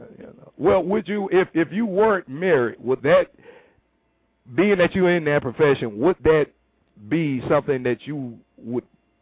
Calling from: Tampa, Florida, United States; I'm calling from Tampa, Florida myself.

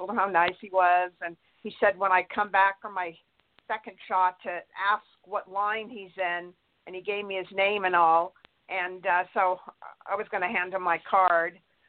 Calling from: Santa Barbara, California, United States; and I'm calling from California, Santa Barbara.

